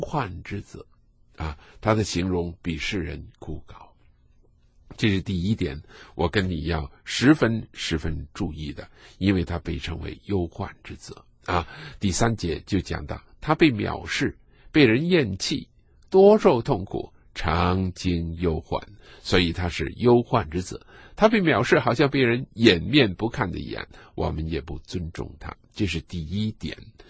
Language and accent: Chinese; China